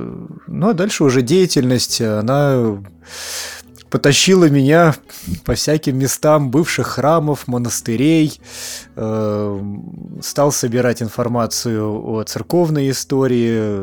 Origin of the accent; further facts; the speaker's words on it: Vyshny Volochyok, Tver Oblast, Russia; born there; Родился я в Вышнем Волочке. Конечно, я не коренной вышневолочанин, но коренной житель Вышневолоцкого уезда, скажем так. Все мои предки, они происходят как раз с разных концов бывшего Вышневолоцкого уезда.